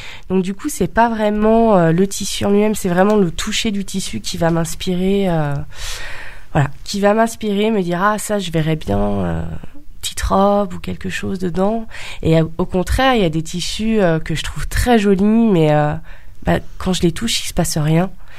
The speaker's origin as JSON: {"language": "French", "town": "Bourgoin-Jallieu", "region": "Auvergne-Rhône-Alpes", "country": "France", "tie": "born or raised there", "said": "je suis de la région. Je suis née à Bourgoin. J'ai fait toutes mes études à Bourgoin et j'ai 28 ans."}